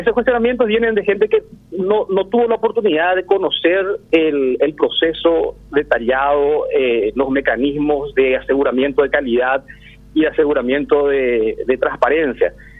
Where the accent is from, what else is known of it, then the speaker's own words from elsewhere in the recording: Paraguay; como paraguayos, deberíamos sentirnos orgullosos